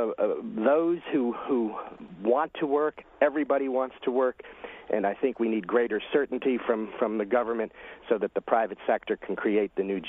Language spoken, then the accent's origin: English; Glen Gardner, New Jersey, United States; I was raised in Glen Gardner, and I was pleased to be in a setting where I was raised.